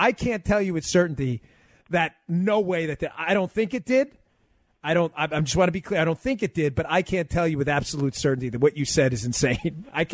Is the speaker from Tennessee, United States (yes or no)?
no; Maryland, United States; also born or lived in New York, United States; But I grew up in the Northeast, in Maryland and New York.